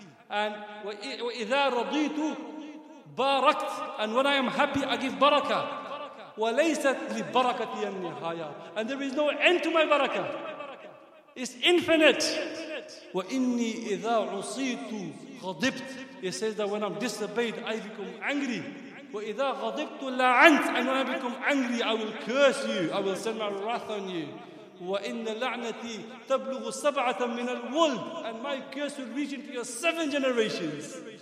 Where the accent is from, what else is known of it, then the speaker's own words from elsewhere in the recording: Manchester, North West England, United Kingdom; I come from Manchester